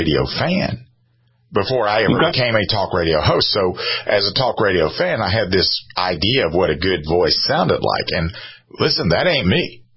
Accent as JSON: {"language": "English", "region": "the South", "country": "United States", "said": "Like, for example, I'm from the South. My mother's British. My father's a hillbilly from North Carolina."}